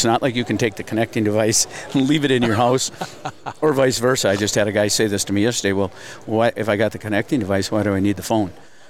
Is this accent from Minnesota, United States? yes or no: yes; Minnesota, United States; and of course I'm from the Minnesota area, but I don't go to the Twin Cities all that often.